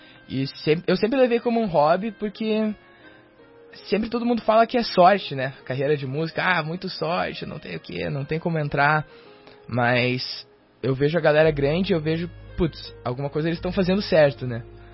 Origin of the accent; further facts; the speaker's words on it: São José dos Pinhais, Paraná, Brazil; born there; now in Curitiba, Brazil; Nasci lá, agora tô morando em Curitiba, mas...